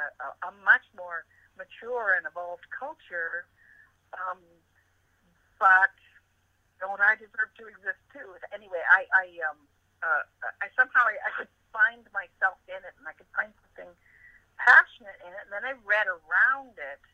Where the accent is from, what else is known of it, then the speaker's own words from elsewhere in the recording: Canada; I felt like that character almost represented me as a Canadian vis-a-vis England